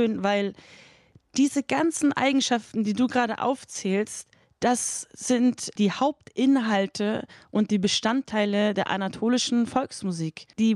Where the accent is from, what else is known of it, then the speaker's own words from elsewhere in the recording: Hamburg, Germany; in meiner Heimatstadt Hamburg